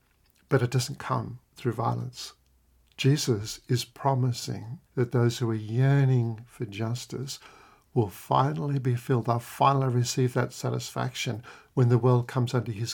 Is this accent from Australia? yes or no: yes; Australia; I include myself in that as an Australian, a wealthy person